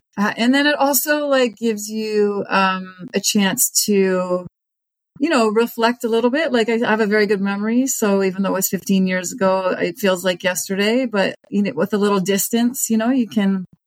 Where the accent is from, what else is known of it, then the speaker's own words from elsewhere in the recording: Canada; I was 35 at the time, so I'm Canadian.